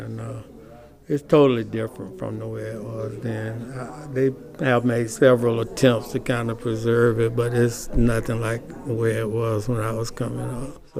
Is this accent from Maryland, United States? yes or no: no; St. Petersburg, Florida, United States; I was born and raised right here in St. Petersburg.